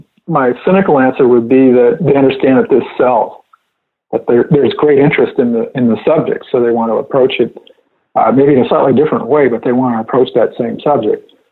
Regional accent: Iowa, United States; When I was growing up in Western Iowa

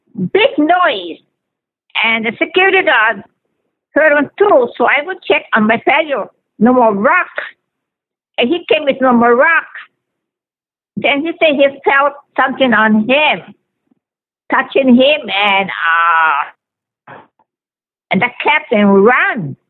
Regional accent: Kohala, Hawaii, United States; born there; And I was born in Kohala.

